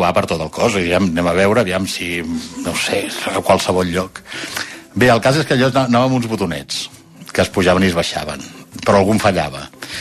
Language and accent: Catalan; L'Hospitalet de Llobregat, Catalonia, Spain; tinc 57 anys, sóc de l'Hospitalet de Llobregat, porto 23 anys